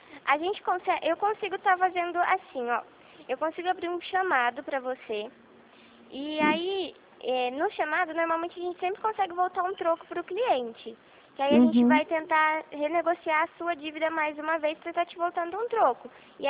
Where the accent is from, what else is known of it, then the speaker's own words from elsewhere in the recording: Rio Claro, São Paulo, Brazil; somos daqui de Rio Claro.